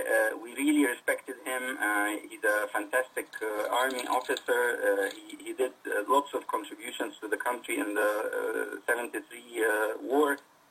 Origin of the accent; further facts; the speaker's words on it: Egypt; now in United Kingdom; I'm British-Egyptian, living here for the past 10 years, roughly